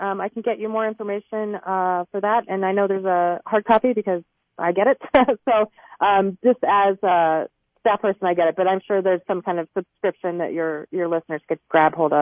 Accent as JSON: {"language": "English", "region": "Arizona", "country": "United States", "said": "I'm sorry, I'm from Arizona"}